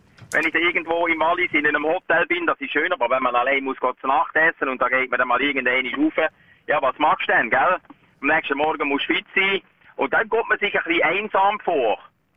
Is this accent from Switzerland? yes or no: no; Netherlands; German is a second language; Und jetzt, ich bin Holländer und jetzt fahre ich einfach heim.